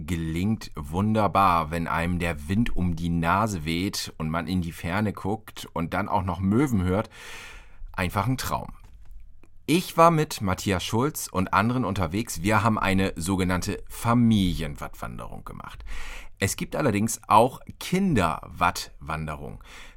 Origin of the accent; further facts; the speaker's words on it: North Sea coast, Germany; ich bin an der Nordsee aufgewachsen